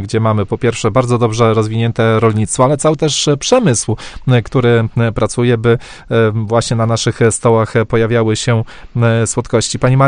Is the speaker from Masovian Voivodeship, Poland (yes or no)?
no; Silesian Voivodeship, Poland; jak to się mówi u nas na Śląsku.